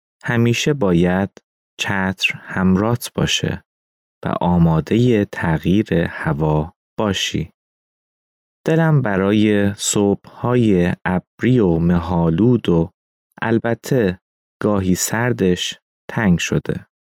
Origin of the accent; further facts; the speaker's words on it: North Iran, Iran; born there; من در شمال ایران به دنیا اومدم و بعد به مرکز ایران رفتم.